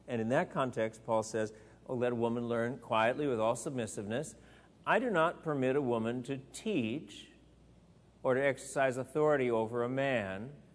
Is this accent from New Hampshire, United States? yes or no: no; Wisconsin, United States; and I know in the church I was growing up in Wisconsin